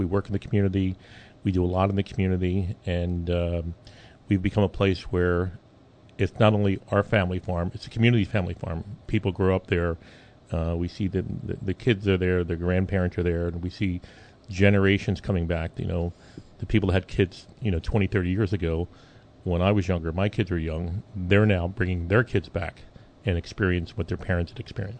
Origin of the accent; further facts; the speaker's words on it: Bryn Mawr, Pennsylvania, United States; I grew up in the Bryn Mawr area, and I've been up here about 40 years now.